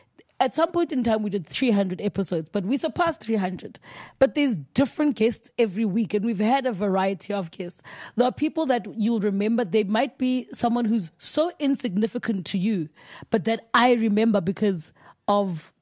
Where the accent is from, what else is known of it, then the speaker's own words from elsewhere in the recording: South Africa; But I'm from South Africa.